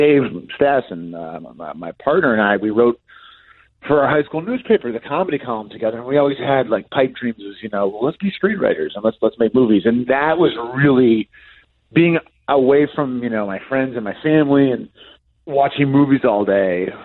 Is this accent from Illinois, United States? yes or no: yes; Chicago, Illinois, United States; Basketball, growing up in Chicago, as you know, in the 90s, it was all basketball.